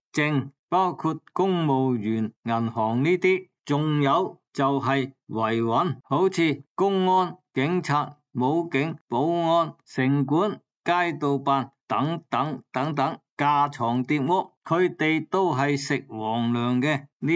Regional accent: Hong Kong; 我们香港人说的坐紧艇啊

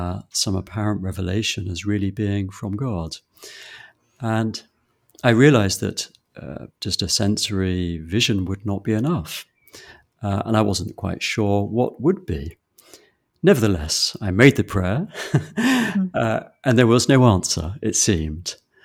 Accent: England, United Kingdom; I was brought up in England, vaguely Christian culture

